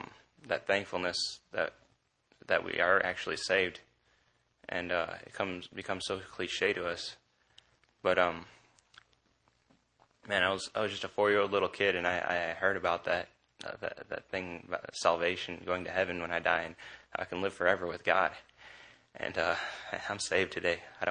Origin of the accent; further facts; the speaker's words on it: Indiana, United States; I'm from Northwest Indiana.